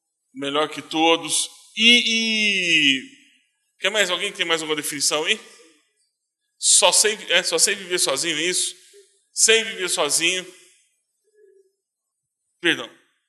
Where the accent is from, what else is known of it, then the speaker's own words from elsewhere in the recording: Goiás, Brazil; Que bom, eu sou goiano, do pé rachado, comedor de piqui, raspado, porque eu não dou conta da semente. Já mastiguei a semente e machuquei. Sou pastor, sou de origem batista, né?